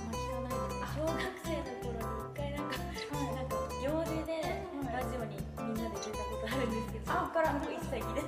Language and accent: Japanese; Hokkaido, Japan; 私は北海道出身で関東を上京してきて、